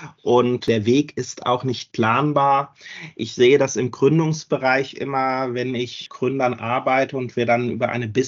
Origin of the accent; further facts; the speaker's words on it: Mainz, Rhineland-Palatinate, Germany; Groß geworden bin ich im Ortsteil Marienborn. Das ist der zweitkleinste Ortsteil von Mainz und schön von Autobahnen umkesselt. Aber trotzdem haben wir hier eine schöne Natur, in der wir schön spazieren gehen können, noch ein bisschen das Landfeeling haben.